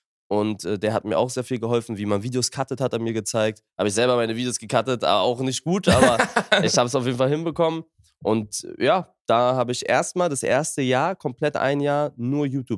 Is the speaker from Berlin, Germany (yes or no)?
yes; Berlin, Germany; auch als Kind damals und bin halt Berliner.